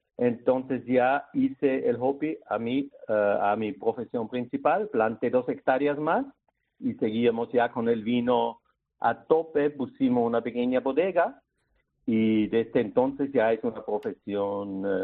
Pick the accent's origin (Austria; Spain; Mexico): Austria; que tiene su origen en, pues, en Austria, en mi país de origen.